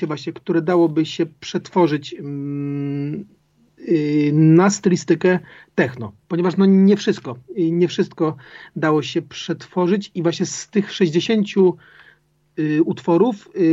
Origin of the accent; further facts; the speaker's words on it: Silesian Voivodeship, Poland; z racji, że pochodzę z Górnego Śląska i w wieku 13 lat po raz pierwszy grałem w górniczej orkiestrze dętej przy kopalni węgla kamiennego Mysłowice.